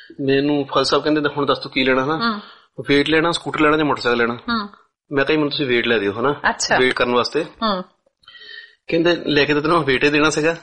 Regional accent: Kitna, Punjab, India; ਪਿੰਡ ਕਿਤਣਾ ਜਿਹੜਾ ਹੁਸ਼ਿਆਰਪੁਰ ਜ਼ਿਲ੍ਹਾ ਗੜਸ਼ੰਕਰ ਤਹਿਸੀਲ ਆ ਸਾਡੀ ਪਿੰਡ ਕਿਤਣਾ ਦੇ ਵਿੱਚ ਮੇਰਾ ਜਨਮ ਹੋਇਆ ਜੀ

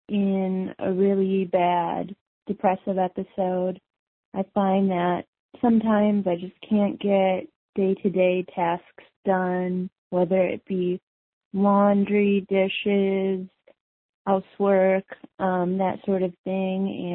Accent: Wisconsin, United States; I'm from Wisconsin.

